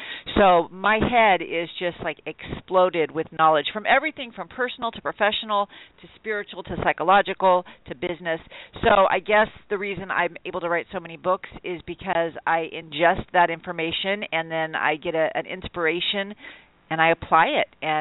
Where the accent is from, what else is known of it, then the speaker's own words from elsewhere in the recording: Sacramento, California, United States; Sacramento and Sacramento.